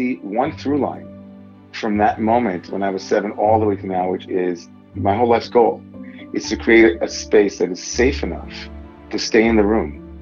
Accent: Great Neck, New York, United States; I grew up in Great Neck, Long Island.

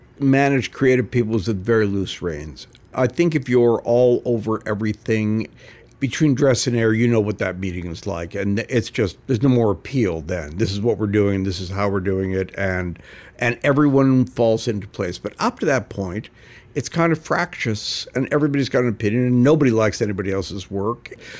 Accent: Canada; growing up in Canada

